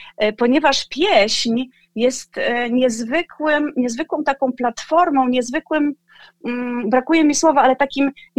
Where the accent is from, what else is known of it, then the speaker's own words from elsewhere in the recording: Giżycko, Warmian-Masurian Voivodeship, Poland; Pochodzę ze Giżycka.